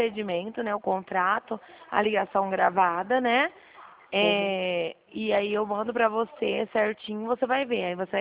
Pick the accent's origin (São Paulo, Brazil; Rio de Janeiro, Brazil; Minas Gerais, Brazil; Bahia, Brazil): São Paulo, Brazil; Dracena